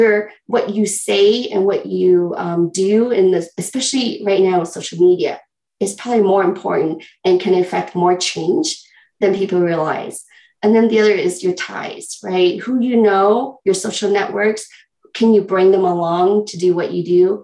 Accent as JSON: {"language": "English", "region": "Michigan", "country": "United States", "tie": "born or raised there", "also_born_or_lived": "Vietnam / Ohio", "said": "I was born in Vietnam. Chinese, and then I grew up in Michigan, Ohio."}